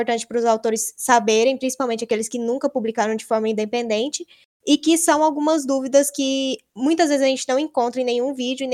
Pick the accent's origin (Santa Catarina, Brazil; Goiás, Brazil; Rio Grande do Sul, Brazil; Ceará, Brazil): Goiás, Brazil; Goiânia; eu sou de Goiânia, Goiás. Eu tenho 22 anos